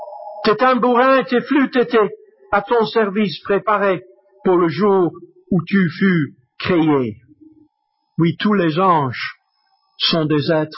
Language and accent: French; Flanders, Belgium; Mais chez nous, en Flandre, c'est toujours bleu.